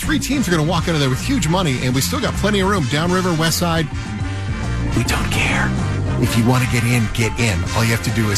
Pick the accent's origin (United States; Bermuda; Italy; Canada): Canada; being a Canadian